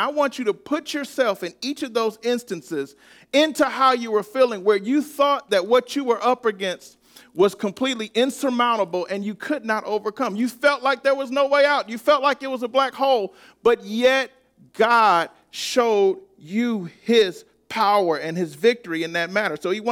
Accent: Detroit, Michigan, United States; born there; born in Detroit, I don't get a chance to see a lot of banners raised

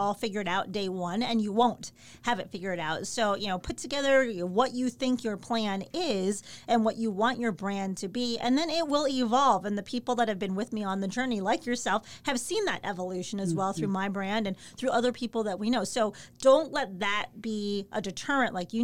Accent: Chicago, Illinois, United States; when I was a kid growing up in Chicago and idolizing the 85 Bears.

